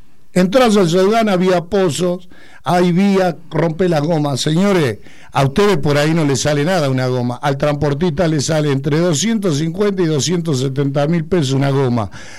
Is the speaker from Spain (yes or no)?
no; Argentina; Yo soy argentino, soy patriota y estoy bajo bandera.